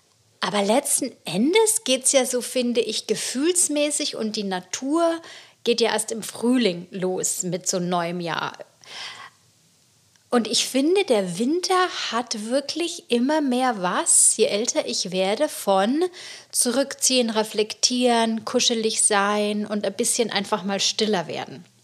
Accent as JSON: {"language": "German", "town": "Munich", "region": "Bavaria", "country": "Germany", "said": "ich komme aus München"}